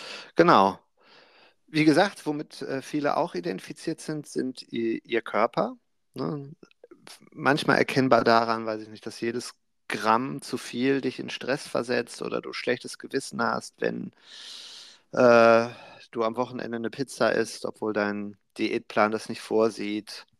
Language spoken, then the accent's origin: German; Germany; Ich bin halt Deutscher.